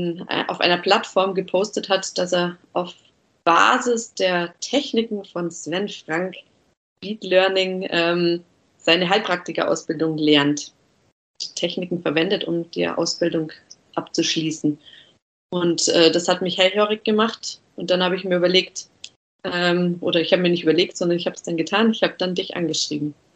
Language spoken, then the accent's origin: German; Miesbach, Bavaria, Germany; Ich wohne aktuell im schönen Oberbayern in Miesbach, in meiner Heimat.